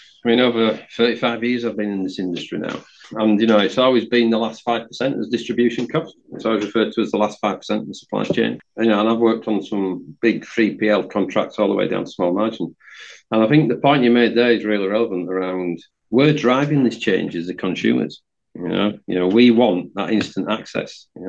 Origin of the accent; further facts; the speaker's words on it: Yorkshire and the Humber, United Kingdom; I'm from West Yorkshire.